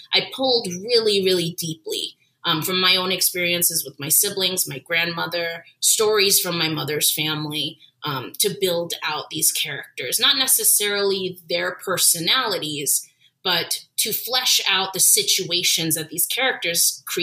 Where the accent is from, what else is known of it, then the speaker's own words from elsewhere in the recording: Jacksonville, Florida, United States; now in Orlando, United States; I grew up in Jacksonville and came to Orlando all the time as a child.